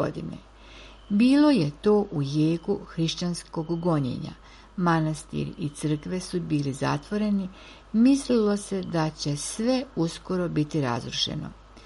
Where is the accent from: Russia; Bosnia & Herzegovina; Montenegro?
Russia; Volgograd, Volgograd Oblast; Rođena sam u Staljingradu, današnjem Volgogradu. Detinjstvo sam provela tamo u posljeratnom periodu.